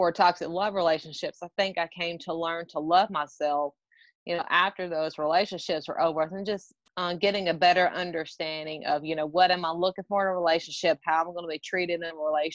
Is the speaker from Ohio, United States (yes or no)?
no; McCormick, South Carolina, United States; I am from McCormick, South Carolina. I am a graduate of Abbeville High School